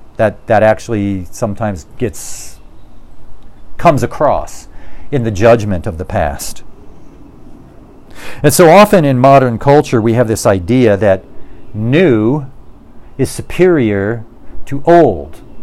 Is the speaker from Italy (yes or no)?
no; United States; I'm going to speak as an American, 2 in 4 Americans right now. We Americans sometimes think that we are the pinnacle.